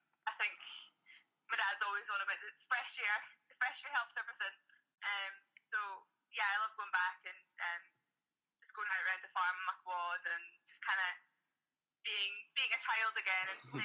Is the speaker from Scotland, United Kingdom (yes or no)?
yes; Scotland, United Kingdom; Yeah, I grew up in a really rural place in the Scottish Borders. Kind of the closest well, small village was 3 miles away, and then the closest shop was half an hour away.